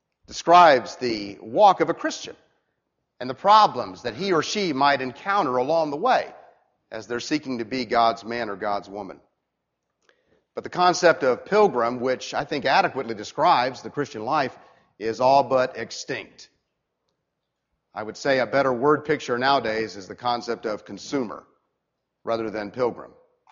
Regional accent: Orlando, Florida, United States; also born or lived in Miami; I was born in Miami and reared in Orlando. I'm a native Floridian.

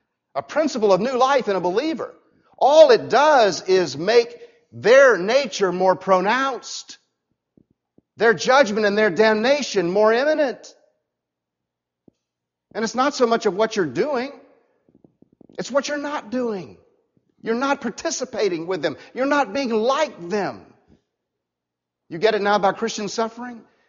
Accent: Orlando, Florida, United States; When I was growing up in Orlando, I remember my friends daring me to throw tangerines at passing cars, you know, in the orange groves that used to dot Central Florida.

